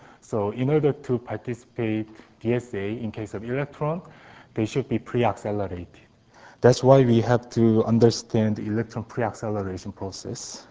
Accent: South Korea; from South Korea, UNIST

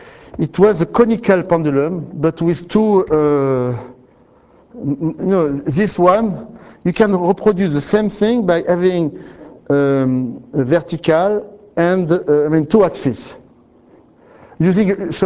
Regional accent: Nice, Provence-Alpes-Côte d'Azur, France; English is a second language; Okay, yeah, but I am from Nice, so.

